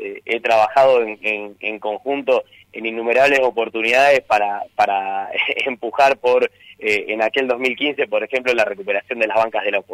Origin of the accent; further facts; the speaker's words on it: Apóstoles, Misiones, Argentina; ser concejal de mi pueblo, de Apóstoles